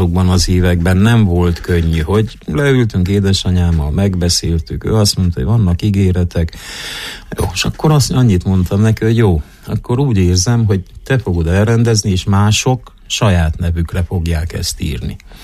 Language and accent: Hungarian; Târgu Mureș, Mureș County, Romania; Mindig azt mondtam, hogy szülővárosomat, családomat nem hagyom el. Ezért kizárólagosan Marosvásárhelynek játszottam